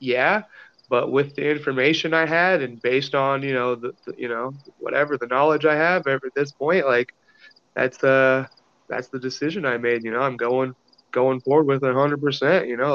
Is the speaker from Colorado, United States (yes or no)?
yes; Blue Ridge, Colorado, United States; So I grew up in Blue Ridge, Colorado, which is where I bought my house now. I moved around a bit, but I ended up back over here. I do love this neighborhood. I'm 35.